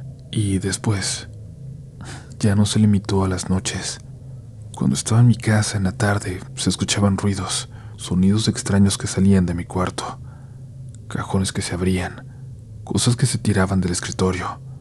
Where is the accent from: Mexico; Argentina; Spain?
Mexico; Xalapa, Veracruz; Yo soy de Xalapa, Veracruz. Mi familia es de la Ciudad de México.